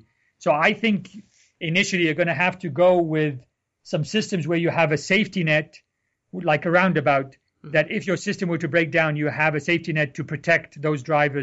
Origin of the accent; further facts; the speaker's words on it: Egypt; I'm originally from Egypt, and we have similar intersections without any automation.